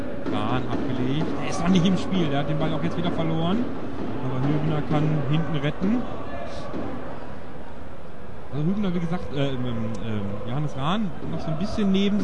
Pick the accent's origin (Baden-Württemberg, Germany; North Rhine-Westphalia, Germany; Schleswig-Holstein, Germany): North Rhine-Westphalia, Germany; Bielefeld; Wir sind Bielefelder und sehen das naturgemäß mal jetzt einfach ein bisschen anders.